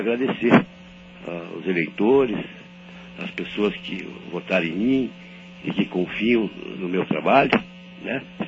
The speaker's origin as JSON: {"language": "Portuguese", "town": "União da Vitória", "region": "Paraná", "country": "Brazil", "tie": "born or raised there", "said": "a União da Vitória, a minha cidade natal, onde eu tive o prazer de ter sido prefeito"}